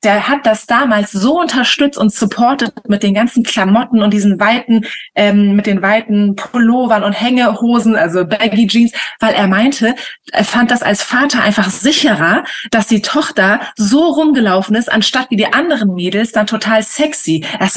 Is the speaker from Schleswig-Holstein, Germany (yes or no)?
yes; Travemünde, Schleswig-Holstein, Germany; also born or lived in Lübeck; ich bin in Lübeck geboren und ich bin dann in Travemünde aufgewachsen